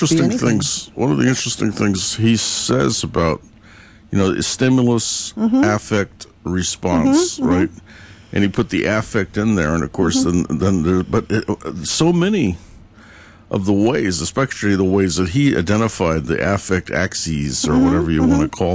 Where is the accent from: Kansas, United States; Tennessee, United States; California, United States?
California, United States; San Francisco; And what it was is I grew up in San Francisco